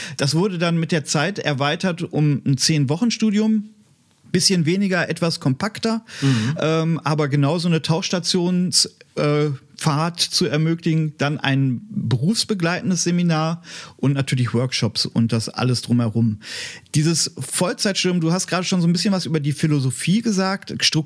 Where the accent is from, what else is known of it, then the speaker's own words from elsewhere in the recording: Dinslaken, North Rhine-Westphalia, Germany; Ich komme aus Dienstlaken, einer Kleinstadt, die wirst du kennen